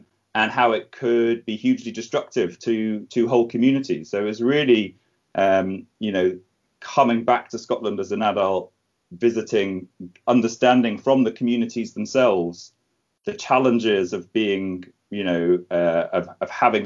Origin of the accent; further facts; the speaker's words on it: Brussels, Brussels-Capital Region, Belgium; moved away as an adult; now in London, United Kingdom; And I grew up happily in Brussels until becoming a grown up and then coming over to study in London.